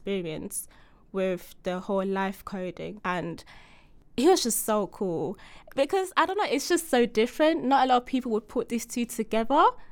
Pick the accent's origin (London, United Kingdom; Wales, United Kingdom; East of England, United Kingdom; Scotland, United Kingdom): London, United Kingdom; I'm from London.